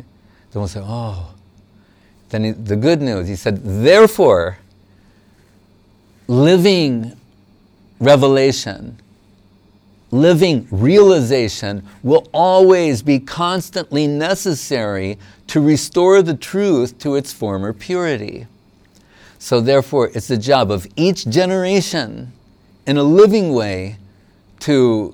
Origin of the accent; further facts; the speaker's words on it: New York, United States; found interesting since I was a teenager, as we mentioned before, growing up in New York, reading Bhagavad Gita